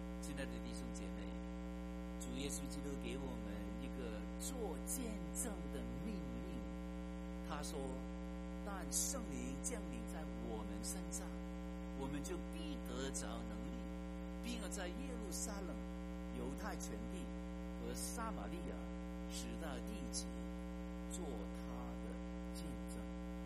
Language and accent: Chinese; China; 原来要信耶稣的外邦人，其实包括我们中国人，不需要成为犹太人。